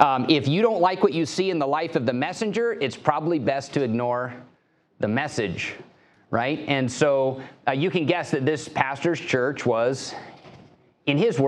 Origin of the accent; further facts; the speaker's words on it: Houston, Texas, United States; I told him Houston, Texas.